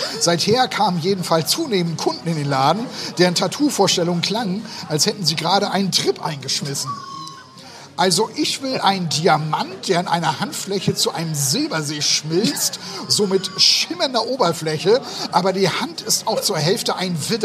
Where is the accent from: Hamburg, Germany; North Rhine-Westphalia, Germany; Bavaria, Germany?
Hamburg, Germany; Ich bin in Hamburg aufgewachsen.